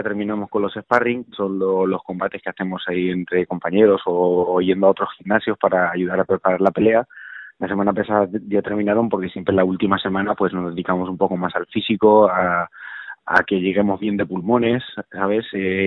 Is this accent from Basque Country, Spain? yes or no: no; Almansa, Castilla-La Mancha, Spain; ganar allí en mi pueblo yo creo que fue el mejor día de mi vida